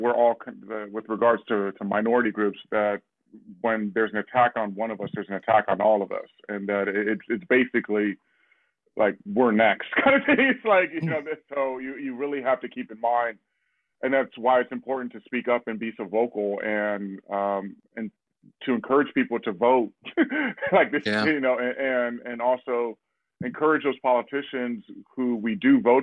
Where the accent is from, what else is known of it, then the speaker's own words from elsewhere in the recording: Los Angeles, California, United States; I was taught as a young kid growing up in Los Angeles alongside my twin brother to be proud of everything that makes you who you are.